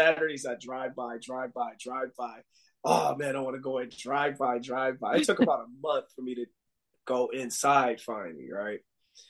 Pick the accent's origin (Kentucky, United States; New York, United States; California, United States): New York, United States; Buffalo; also born or lived in Hawaii; I was living in Hawaii, and I moved back from Hawaii back to home in Buffalo, New York.